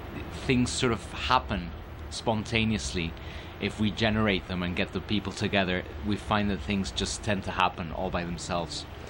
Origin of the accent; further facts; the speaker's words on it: Mexico; I'm from Mexico, and I came here almost by chance.